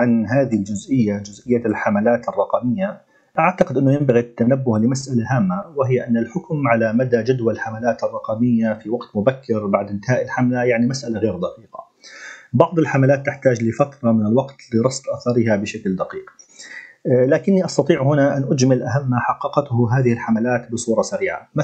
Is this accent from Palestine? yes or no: yes; Palestine; يفتح بابا جيدا بالنسبة لنا كفلسطينيين